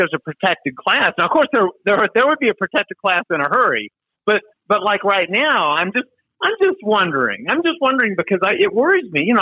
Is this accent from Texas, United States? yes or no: yes; Texas, United States; I grew up in Texas. I never met a plumber that didn't fit that criteria